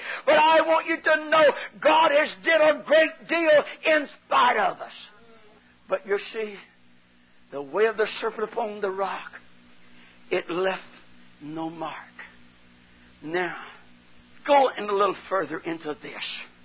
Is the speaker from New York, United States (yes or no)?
no; California, United States; also born or lived in Oklahoma; Now, I grew up in California, but I was born in Oklahoma, and we had a ranch, a big farm in Oklahoma.